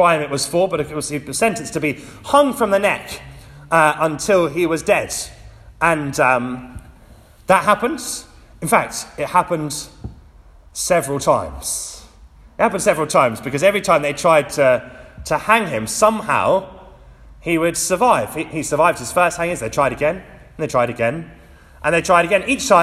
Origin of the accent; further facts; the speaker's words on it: Petersfield, South East England, United Kingdom; I grew up in Petersfield, quite a long way away from the sea